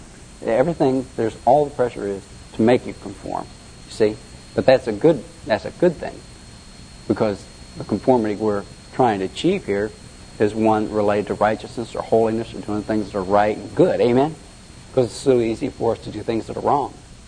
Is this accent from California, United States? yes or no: no; Ohio, United States; Oh man, hey, I'm from Ohio.